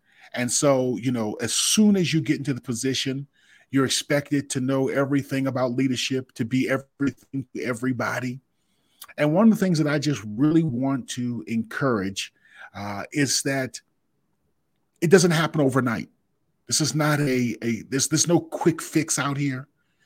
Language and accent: English; Washington, District of Columbia, United States; I'm a city slicker. I'm from Washington, D.C., sea level guy.